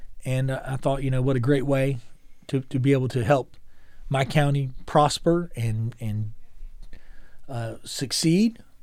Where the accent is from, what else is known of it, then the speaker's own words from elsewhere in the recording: the South, United States; But growing up in the South, you know, everybody who was older than you was either sir or ma'am or aunt or uncle.